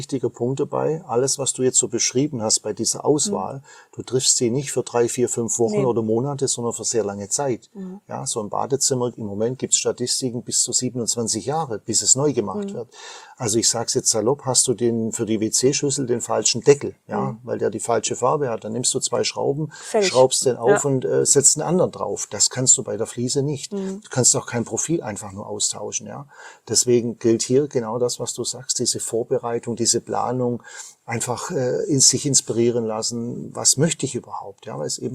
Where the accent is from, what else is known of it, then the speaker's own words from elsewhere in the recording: Baden-Württemberg, Germany; als Schwabe